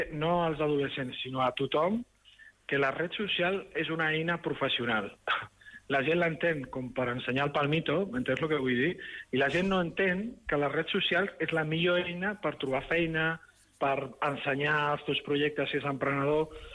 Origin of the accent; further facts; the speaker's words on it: Sant Feliu de Guíxols, Catalonia, Spain; Jo sóc de Sant Feliu de Guíxols